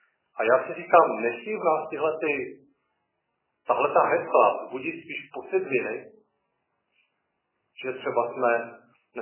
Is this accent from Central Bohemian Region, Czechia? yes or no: no; Ostrava, Moravian-Silesian Region, Czechia; Já znám jednu osobu v Ostravě, jsem z Ostravy